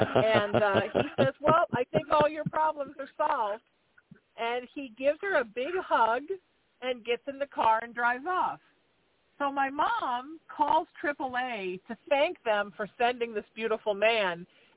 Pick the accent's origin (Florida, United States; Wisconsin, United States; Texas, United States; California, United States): California, United States; Huntington Beach; it was where I grew up in Huntington Beach, still wasn't all developed